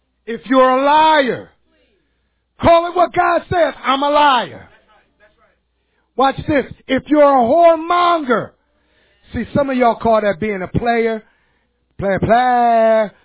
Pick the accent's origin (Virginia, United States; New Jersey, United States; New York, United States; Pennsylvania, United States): Pennsylvania, United States; Chester; I grew up in the Benning Home Projects of Chester.